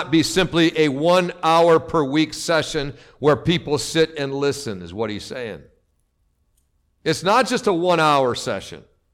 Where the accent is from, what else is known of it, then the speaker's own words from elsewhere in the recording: Berea, Kentucky, United States; We're from Berea, Kentucky.